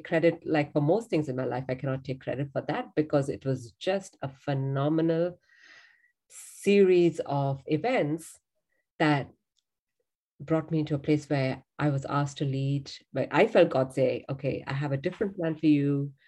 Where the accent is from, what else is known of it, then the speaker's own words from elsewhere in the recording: India; I grew up in a contrary home. So I'm from India, grew up in a home though, where my father, from when I was a little girl, always said, you don't need to worry about men.